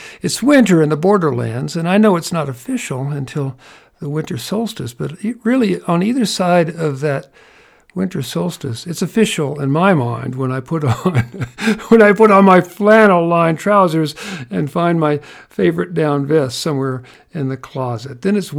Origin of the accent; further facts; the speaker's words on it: Kentucky, United States; Where I grew up in Kentucky, the sycamore of my youth was the Platanus occidentalis.